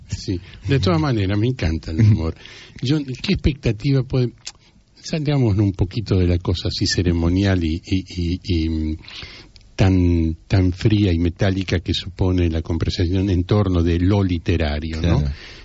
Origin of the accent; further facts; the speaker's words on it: Buenos Aires, Argentina; born there; Yo nací en el Abasto